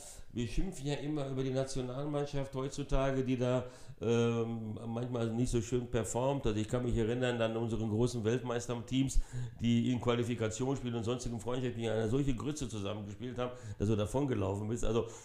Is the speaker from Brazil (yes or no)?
yes; São Paulo, Brazil; now in Germany; Das Eröffnungsspiel habe ich in São Paulo gemacht, wo ich aufgewachsen bin.